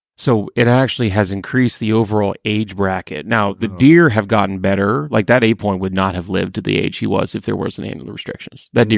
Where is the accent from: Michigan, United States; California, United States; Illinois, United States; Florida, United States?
Illinois, United States; I come from Illinois.